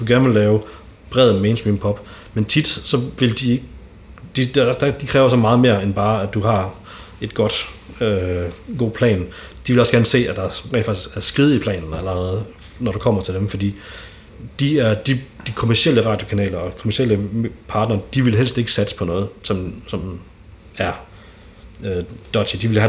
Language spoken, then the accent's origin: Danish; East Jutland, Denmark; jeg kommer selv fra Jylland, så hvis jeg var band, så vil jeg da helt godt gå til mine lokale kanaler i Østjylland, hvor jeg kommer fra.